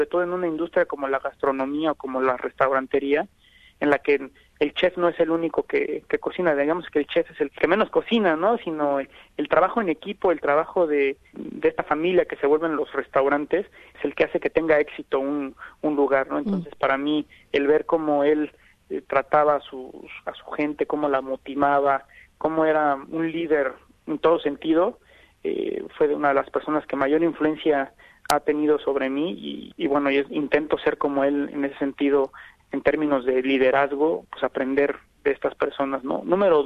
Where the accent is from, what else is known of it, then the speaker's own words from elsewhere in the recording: Mexico; como mexicanos